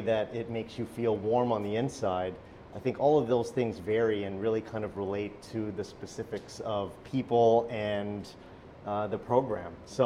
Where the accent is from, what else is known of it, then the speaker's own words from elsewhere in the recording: Brampton, Ontario, Canada; I grew up in Brampton, and I went to school, a really beautiful little school in Caledon, Ontario, Mayfield. It's an art school.